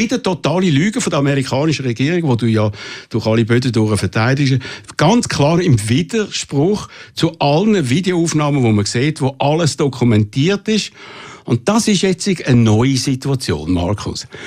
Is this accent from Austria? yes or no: no; Switzerland; Das könnten wir als Schweizer sowieso nicht bieten.